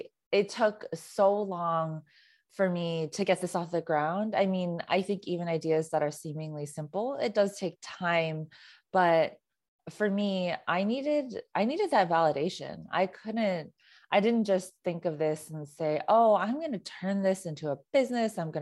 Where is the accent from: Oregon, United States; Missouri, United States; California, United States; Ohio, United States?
California, United States; I mean, so I grew up in the Bay Area and I went to a predominantly Asian high school.